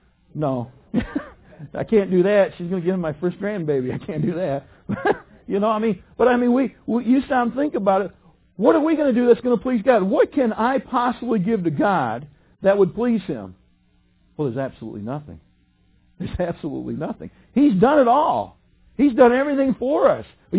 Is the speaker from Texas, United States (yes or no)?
no; Detroit, Michigan, United States; So, and I am from the Detroit area, so I speak a little bit faster.